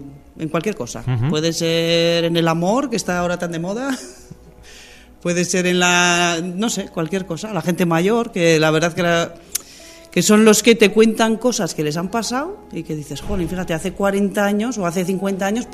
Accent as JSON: {"language": "Spanish", "town": "Nájera", "region": "La Rioja", "country": "Spain", "said": "soy de Nájera, soy administrativa"}